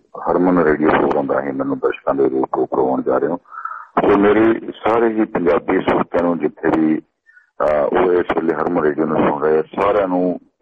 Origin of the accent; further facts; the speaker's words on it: Aujla Tak, Punjab, India; ਪਿੰਡ ਔਜਲਾ ਟੱਕ ਫਲੋਰ ਦੇ ਵਿੱਚ ਪੈਂਦਾ ਜੀ ਇਹ